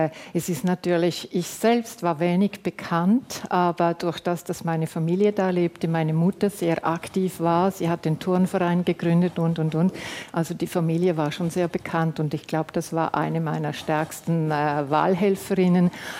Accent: Switzerland; Ich bin sehr verbunden mit der Gemeinde, ich bin da aufgewachsen, war dann aber viele Jahre im Ausland

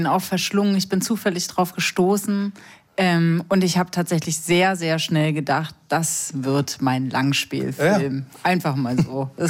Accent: Berlin, Germany; ich bin in Berlin aufgewachsen und meine Eltern haben ein Haus gebaut, 5 Jahre lang in Brandenburg.

